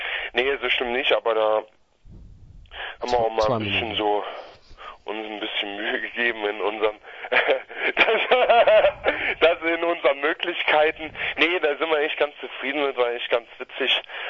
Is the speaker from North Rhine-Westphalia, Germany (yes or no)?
no; Erfurt, Thuringia, Germany; die übrigens aus Erfurt sind, wo ich auch hier bin, aus der Nähe von Stotternheim